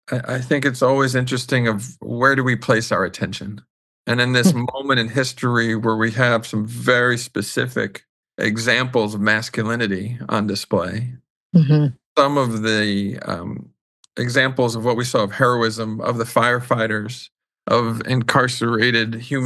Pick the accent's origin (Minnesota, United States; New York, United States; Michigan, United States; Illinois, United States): New York, United States; New York City; I think I'm lucky that I grew up in New York City, child of two public servants